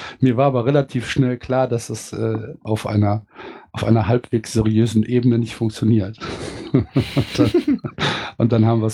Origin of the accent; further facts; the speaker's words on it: Brühl, North Rhine-Westphalia, Germany; Ja, überraschenderweise komme ich aus Köln, beziehungsweise aus der Nähe von Köln, aus Brühl, um genau zu sein.